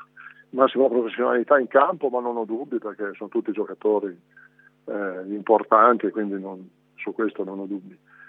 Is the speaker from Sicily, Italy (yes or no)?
no; Fontanellato, Emilia-Romagna, Italy; come si dice dalle mie parti, al campo comunale di Fontanellato, qualche scarpone